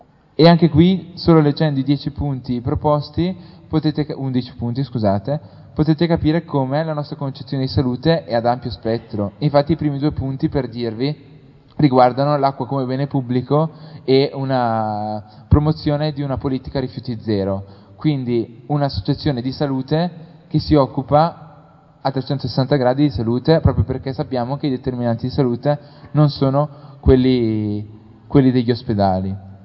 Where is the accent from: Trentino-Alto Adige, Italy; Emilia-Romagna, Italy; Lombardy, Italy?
Lombardy, Italy; Brescia; Io vengo da Brescia